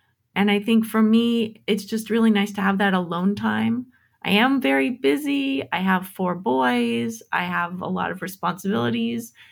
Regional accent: Alameda, California, United States; And so it really was pretty freaking great growing up in Alameda.

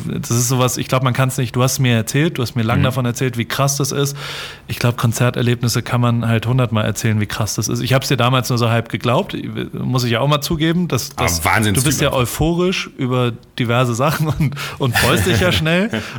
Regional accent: Germany; also als Deutscher denkt man ja an Rock am Ring sofort.

